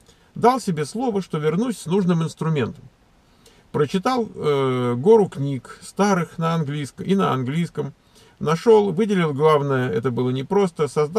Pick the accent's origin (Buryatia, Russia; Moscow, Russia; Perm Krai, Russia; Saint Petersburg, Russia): Moscow, Russia; Я из Москвы, 28 лет, закончил МИФИ, математик, системный программист